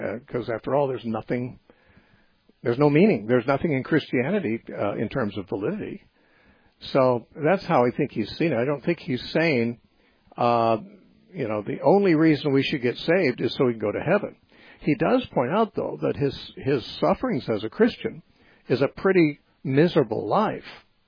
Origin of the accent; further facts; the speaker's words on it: United States; I'm an American.